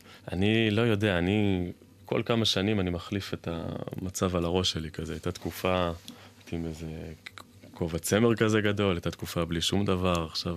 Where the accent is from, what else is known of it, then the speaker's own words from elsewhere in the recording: Efrat, West Bank, Israel; גדלתי באפרת, מכירה? גוש עציון?